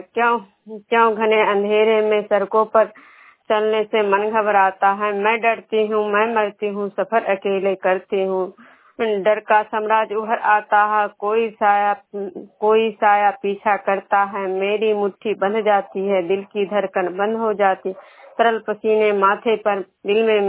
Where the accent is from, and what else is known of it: Vishnupur, Bihar, India